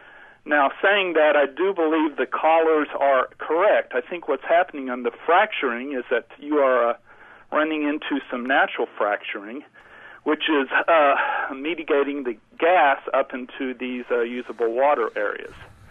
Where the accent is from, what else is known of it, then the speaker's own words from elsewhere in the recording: Texas, United States; Well, I'm from West Texas.